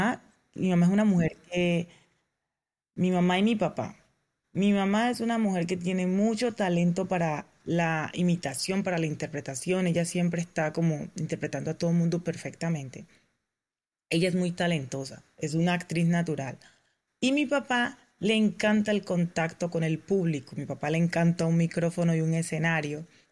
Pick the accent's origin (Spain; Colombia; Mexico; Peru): Colombia; por ejemplo, en mi país, o sea, como en el Colombia normal